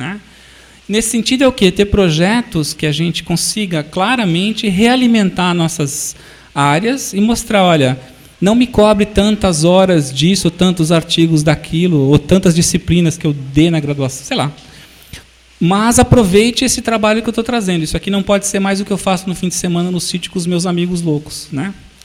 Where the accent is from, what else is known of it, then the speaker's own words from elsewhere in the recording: Brazil; Você tem uma identidade civil, eu sou brasileiro, mas eu sou corintiano